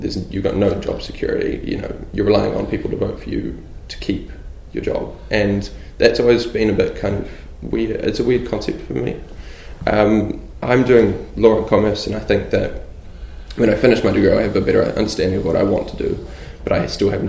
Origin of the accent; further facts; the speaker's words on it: Whanganui, Manawatū-Whanganui, New Zealand; now in Wellington, New Zealand; and I'm from Whanganui originally. Grew up there, and then now I've moved to Wellington to study law and commerce.